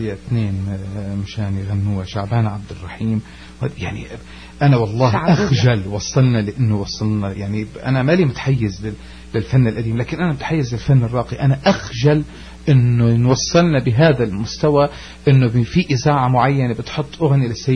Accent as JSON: {"language": "Arabic", "country": "Syria", "said": "للتلفزيون عندنا بسوريا"}